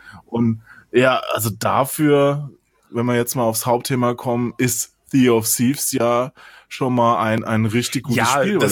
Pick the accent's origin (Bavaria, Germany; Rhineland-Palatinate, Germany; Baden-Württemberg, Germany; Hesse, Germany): Hesse, Germany; weil der ist ja auch in Hessen aufgewachsen, da wo ich aufgewachsen bin, in dem kleinen Dorf